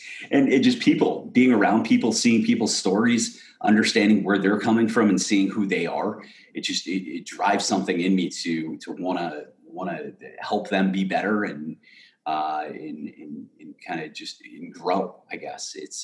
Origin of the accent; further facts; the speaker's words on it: Marion, Massachusetts, United States; So I grew up in Marion, Massachusetts, about an hour south of Boston. And it's a hockey area.